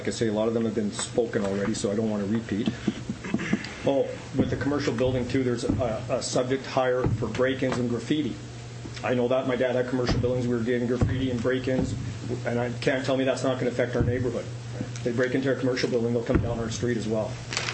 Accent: Winnipeg, Manitoba, Canada; I grew up in Woodhaven all my life. I was born on Oakdean, and I came back in the area 11 years ago, my wife and I, and we bought on Old Mill Road. So I am a second-generation Woodhavenite.

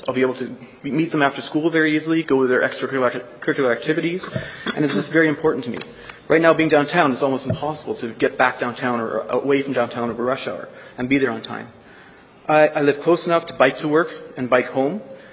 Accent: Winnipeg, Manitoba, Canada; born there; I was born in Winnipeg, and I trained in medical school in Winnipeg and finished my dermatology residency in Vancouver, and I came back to Winnipeg because I love the city.

